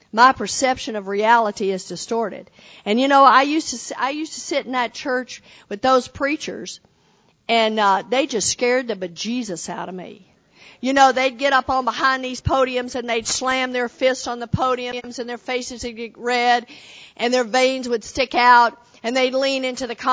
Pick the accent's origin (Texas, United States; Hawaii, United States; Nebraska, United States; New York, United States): Texas, United States; I am Southern, born and raised. I grew up in Texas.